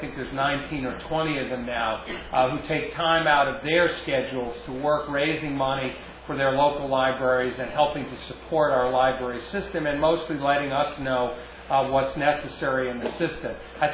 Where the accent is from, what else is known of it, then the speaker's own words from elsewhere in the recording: New Hampshire, United States; The library of the future is going to be very different than the library that I grew up in New Hampshire.